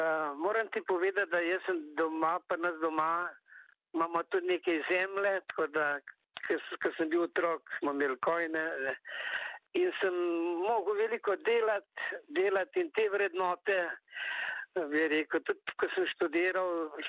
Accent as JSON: {"language": "Slovenian", "town": "Vrzdenec", "region": "Central Slovenia", "country": "Slovenia", "tie": "born there", "said": "Tudi tle pri nas iz Vrzdenca, to je moja rojstna vas"}